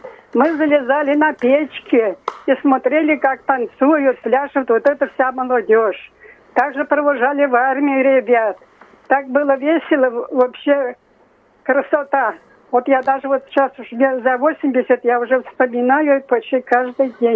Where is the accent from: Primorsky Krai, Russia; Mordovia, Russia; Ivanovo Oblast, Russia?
Ivanovo Oblast, Russia; В общем, я из Савинского района, мы переехали в 1946 году уже в Шуйский район.